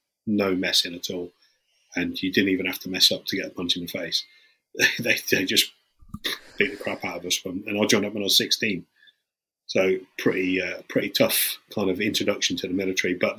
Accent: United Kingdom; You know, I know I'm going to be biased because I'm British

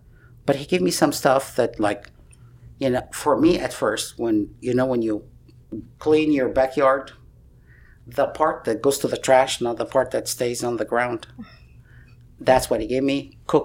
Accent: Egypt; English is a second language; even though I'm from Egypt, which means I'm from Africa. But for them, if I'm north of the Sahara, then I'm Western.

